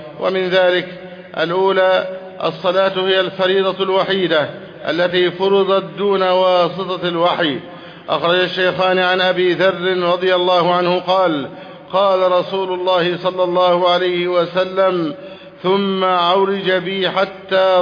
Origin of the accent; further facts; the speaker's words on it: Egypt; اللهم احفظ بلدنا مصر أمنا أمانا